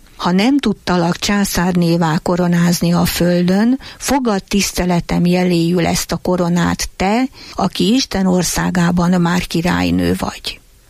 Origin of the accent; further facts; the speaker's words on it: Miskolc, Borsod-Abaúj-Zemplén, Hungary; Én pedig miskolci lévén